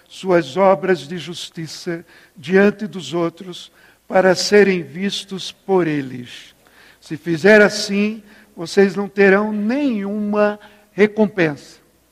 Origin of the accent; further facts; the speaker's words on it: Maceió, Alagoas, Brazil; now in Curitiba, Brazil; eu morava em Maceió, Nordeste, e até hoje um dos piores índices sociais que existe, infelizmente, são da minha terra.